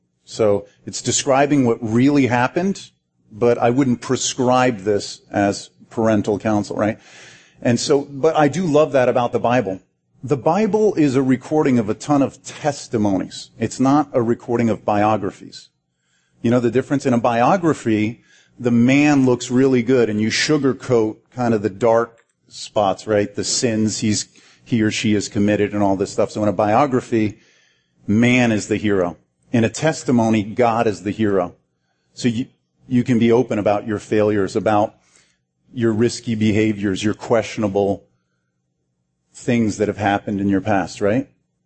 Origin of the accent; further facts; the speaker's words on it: France; I grew up in France, and so I wanted to propose to her in Paris.